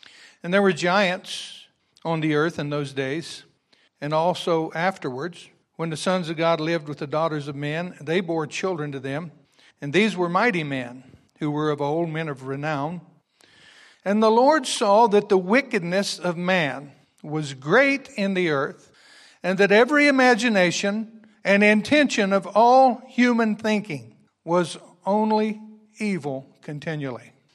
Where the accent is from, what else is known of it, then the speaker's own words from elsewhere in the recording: Scotland, United Kingdom; My grandfather was a Scot. My dad's a Scot. I'm a Scot.